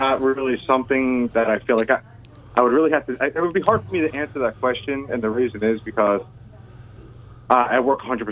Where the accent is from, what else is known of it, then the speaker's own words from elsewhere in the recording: New Jersey, United States; I'm from New Jersey.